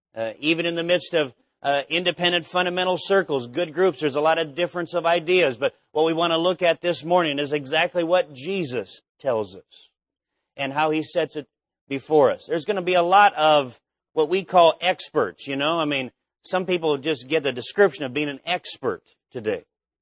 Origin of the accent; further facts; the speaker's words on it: Minnesota, United States; now in Nebraska, United States; but the winters are a lot better than they are in Minnesota, where I grew up